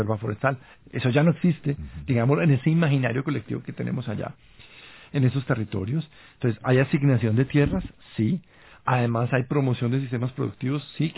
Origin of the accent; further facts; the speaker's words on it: Colombia; que los tenemos que asumir como colombianos